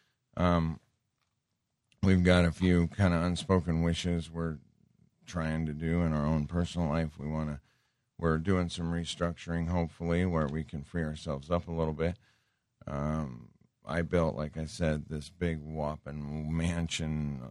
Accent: Great Falls, Montana, United States; Folks, I grew up in Montana. I mean, I was probably literally drinking too much on the weekends in like between 7th and 8th grade.

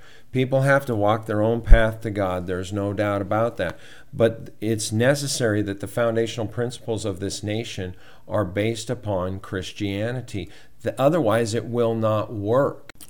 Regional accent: Montana, United States; And I can tell you from growing up in Montana

